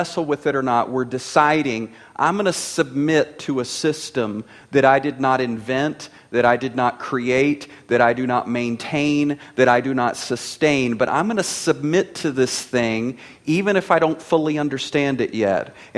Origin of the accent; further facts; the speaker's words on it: Bible Belt, United States; I grew up in the Bible Belt in the United States of America.